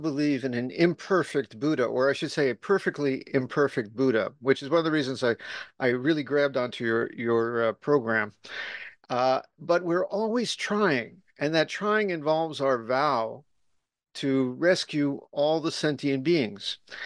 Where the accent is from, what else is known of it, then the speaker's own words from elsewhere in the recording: United States; moved away as an adult; now in Japan; I'm just an American guy, former lawyer who's been in Japan for 38 years.